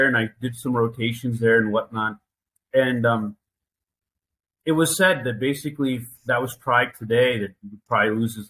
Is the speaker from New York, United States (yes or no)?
yes; Albany, New York, United States; so for example, I grew up in Albany, New York